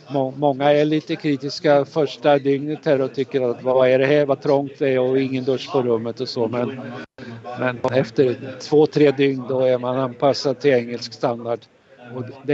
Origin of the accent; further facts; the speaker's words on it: Sweden; Vi som är här, vi är alltså 100 svenskar som flög i ett charterflyg från Arlanda i torsdags morse.